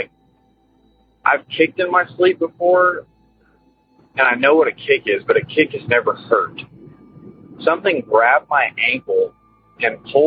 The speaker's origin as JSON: {"language": "English", "region": "Texas", "country": "United States", "said": "I'm from Texas."}